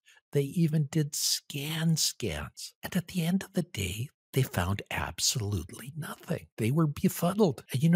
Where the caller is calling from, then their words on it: Edmonton, Alberta, Canada; I'm joining you from Edmonton, Alberta, Canada, which is just the other side of the Rocky Mountains up here in the cold north